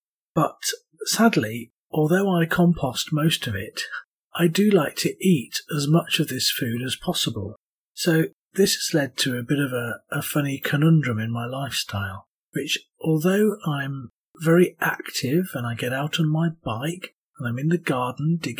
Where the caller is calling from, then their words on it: York, Yorkshire and the Humber, United Kingdom; I'm speaking from York in the UK.